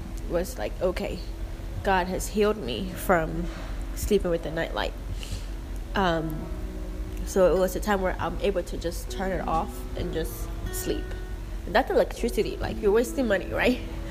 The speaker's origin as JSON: {"language": "English", "country": "Ghana", "said": "when I was growing up, when I was a little girl, I'm African. I'm Ghanaian."}